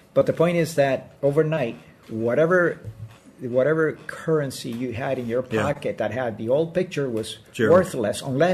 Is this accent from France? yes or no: no; Cuba; I was born and raised in Cuba.